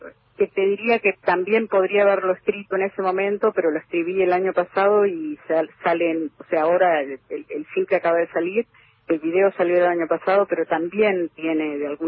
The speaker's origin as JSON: {"language": "Spanish", "region": "Buenos Aires", "country": "Argentina", "moved": "as an adult", "lives_now": "New York, United States", "said": "Yo me fui de Buenos Aires en el año 89"}